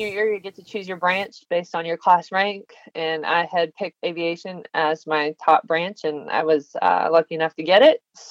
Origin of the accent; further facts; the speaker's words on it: Colorado, United States; also born or lived in California / Virginia; Yeah, so I was born in Colorado. I grew up in three different states, Colorado, California, and Virginia.